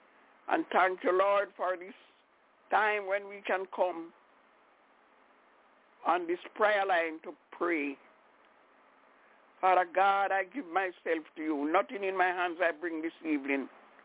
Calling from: Albany, New York, United States; I'm calling from Albany in New York.

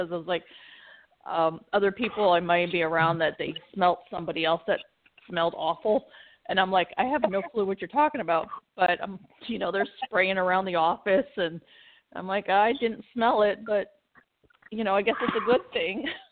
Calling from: Florida, United States; I'm calling from Florida.

